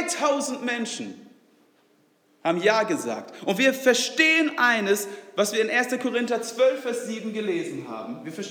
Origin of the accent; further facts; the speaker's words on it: Sweden; first language Swedish; German is a second language; Wenn einer von euch anfangen würde, Schwedisch zu sprechen, ich würde es verstehen, so weil es meine Muttersprache ist.